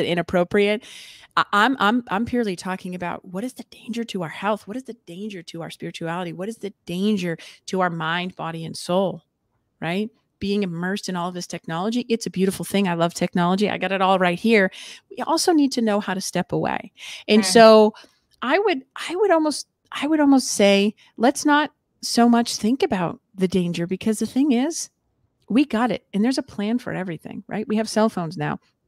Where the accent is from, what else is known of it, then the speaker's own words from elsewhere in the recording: Massachusetts, United States; Now, I will just point out that I'm from Massachusetts.